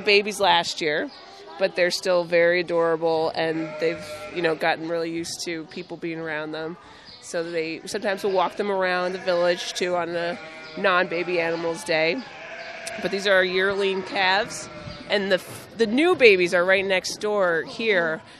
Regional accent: Pittsfield, Massachusetts, United States; I grew up in Pittsfield. My husband and I both grew up in Pittsfield.

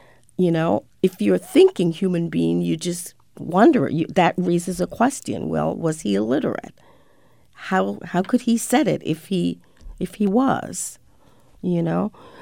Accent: Jamaica; I'm originally from Jamaica

